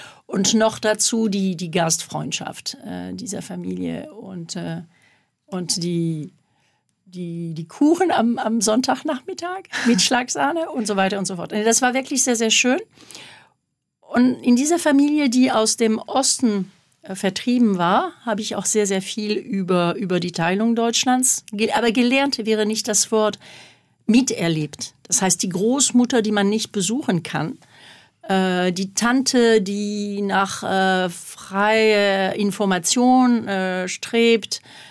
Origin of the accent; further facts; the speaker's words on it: Marseille, Provence-Alpes-Côte d'Azur, France; German is a second language; now in Germany; ich bin 64 geboren und bin ein Kind des Élysée-Vertrags. Das heißt, ich bin in Marseille aufgewachsen